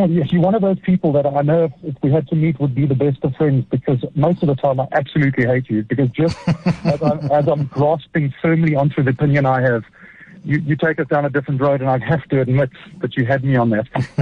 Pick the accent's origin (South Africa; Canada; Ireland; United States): South Africa; I'm a South African male, 49, went to the army